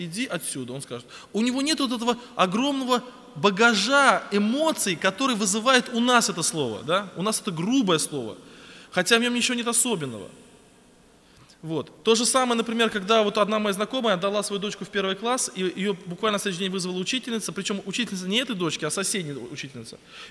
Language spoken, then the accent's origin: Russian; Samara, Samara Oblast, Russia; Когда я из Самары приехал в Краснодарский край